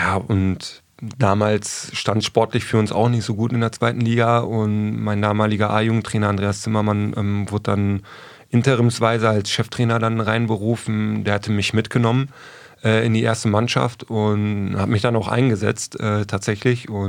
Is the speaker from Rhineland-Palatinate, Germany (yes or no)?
no; Aalen, Baden-Württemberg, Germany; born there; Ja, ich bin geboren